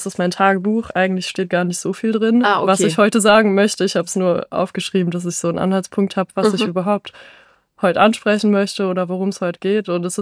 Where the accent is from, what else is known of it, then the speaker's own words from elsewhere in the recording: Rhineland-Palatinate, Germany; born there; ich bin in der Nähe von Ludwigshafen geboren